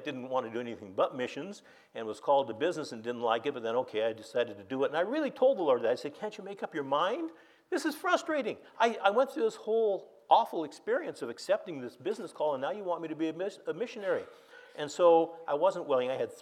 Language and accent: English; Oregon, United States; Now, you've got to understand, I grew up in Western Oregon.